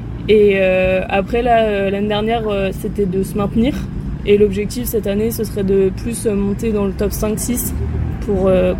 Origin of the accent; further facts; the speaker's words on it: Pays de la Loire, France; j'ai 22 ans. J'ai pas du tout le même parcours, j'ai commencé au lycée en seconde à Angers parce que je viens de la région des Pays de la Loire.